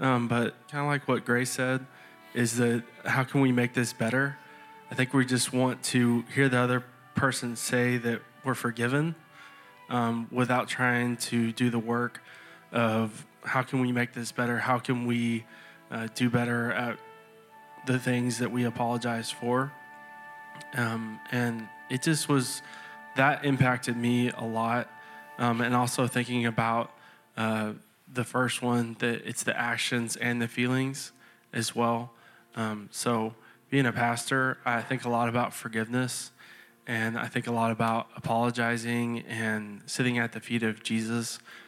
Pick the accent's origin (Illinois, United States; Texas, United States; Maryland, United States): Texas, United States; I'm from Texas, so I gotta say y'all a few times.